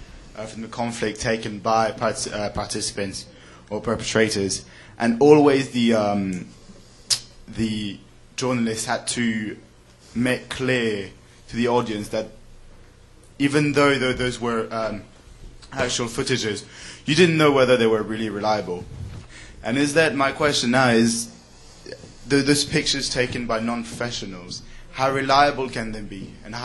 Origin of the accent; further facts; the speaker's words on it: England, United Kingdom; I'm from England, UK, and I was in England during the whole Libyan war